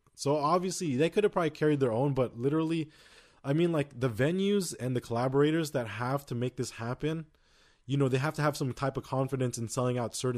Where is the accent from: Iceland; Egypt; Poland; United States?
United States; it's funny to us because we're American